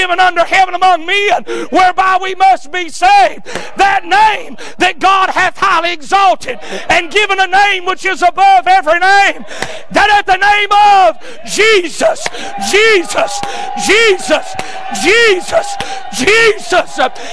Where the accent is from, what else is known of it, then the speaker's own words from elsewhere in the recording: Georgia, United States; I was raised in Southeast Georgia. I was raised in the country.